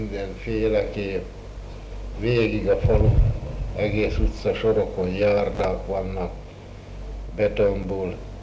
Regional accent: Taksony, Pest, Hungary; Születtem Taksonyon 1908-ban, és egész mostanáig is itt lakok.

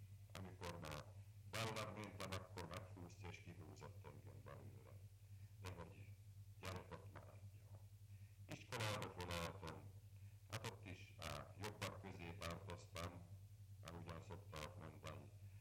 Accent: Sókszalőce, Hungary; Sókszalőcén születtem én is, még annak idején csak Sóknak hívta akkor.

